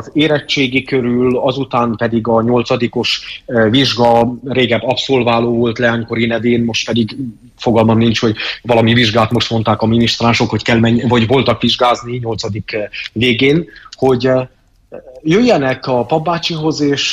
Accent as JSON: {"language": "Hungarian", "town": "Csíkdelne", "region": "Harghita", "country": "Romania", "tie": "born or raised there", "said": "milyen természetszerű volt az otthon Csigdelnén"}